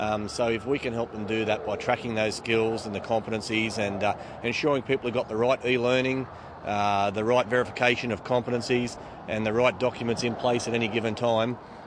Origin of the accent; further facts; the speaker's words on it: Singleton, New South Wales, Australia; Born and bred in Singleton. Only place I've ever lived, but ready for a change.